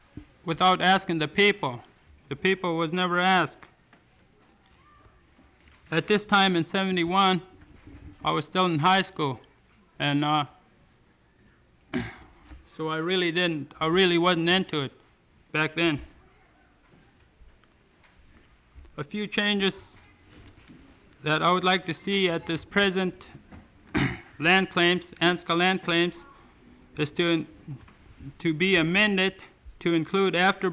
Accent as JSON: {"language": "English", "town": "Stevens Village", "region": "Alaska", "country": "United States", "tie": "born or raised there", "said": "I'm from Stevens Village. I was born and raised here."}